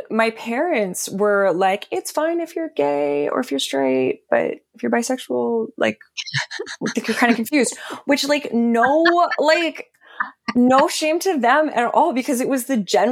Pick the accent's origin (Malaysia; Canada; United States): Canada; I am a screenwriter and filmmaker. I'm Canadian.